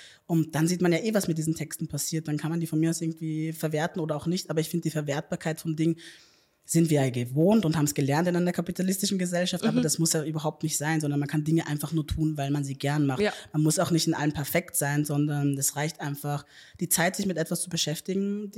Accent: Upper Austria, Austria; now in Vienna, Austria; in dem Bundesland, wo ich aufgewachsen bin, in Oberösterreich

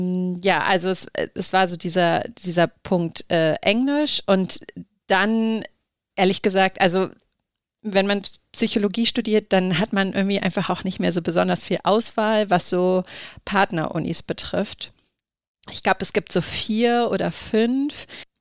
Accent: Berlin, Germany; born there; Also ich komme gebürtig aus Berlin.

